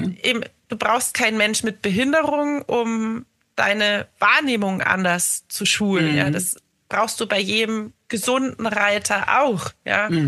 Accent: Starnberg, Bavaria, Germany; Also wir kommen aus dem Raum Starnberg, Münchner Süden.

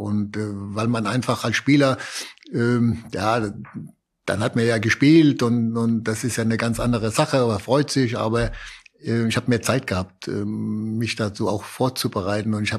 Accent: Dossenheim, Baden-Württemberg, Germany; ich komme ja aus Dossenheim auch und meine Onkels haben bei uns immer mit mir Fußball gespielt, schon mit 3, 4, 5 Jahren im Hof oder auch auf der Hauptstraße, da wo mein Elternhaus ist

